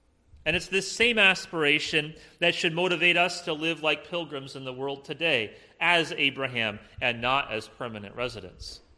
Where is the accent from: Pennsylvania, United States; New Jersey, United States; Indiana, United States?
Indiana, United States; Spencer; grew up in a town of 3,000 people, Spencer, Indiana.